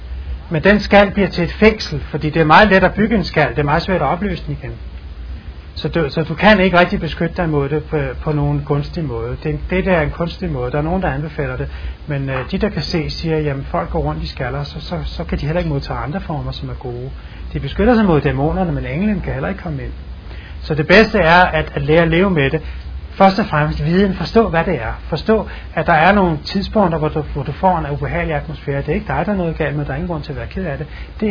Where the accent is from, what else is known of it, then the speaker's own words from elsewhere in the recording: Valby, Capital Region of Denmark, Denmark; Og sådan ser der i hvert fald ikke ud i Valby, hvor jeg kommer fra hjemme i Danmark.